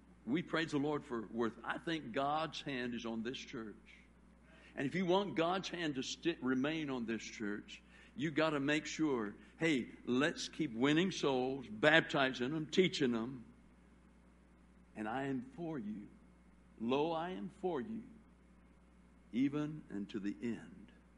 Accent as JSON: {"language": "English", "town": "Monterrey", "region": "Nuevo León", "country": "Mexico", "tie": "born or raised there", "said": "I was raised in Mexico, and in Mexico at that time, at least in Monterrey, Mexico, northern Mexico"}